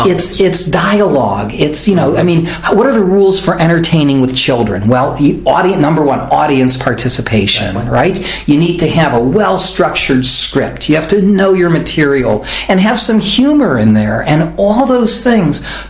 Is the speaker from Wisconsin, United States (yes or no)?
no; Cleveland, Ohio, United States; this was growing up in Cleveland, Ohio